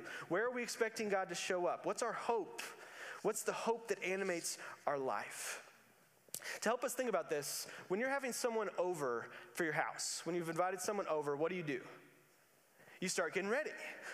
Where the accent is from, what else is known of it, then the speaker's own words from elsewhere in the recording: Louisville, Kentucky, United States; now in Bowling Green, United States; I thought it was just a smaller, I'm from Louisville.